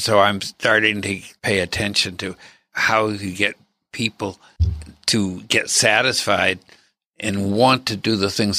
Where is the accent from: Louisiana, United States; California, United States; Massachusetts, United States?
Massachusetts, United States; Boston; the fact that I grew up in Boston was relevant to having some sense of entrepreneurial activity.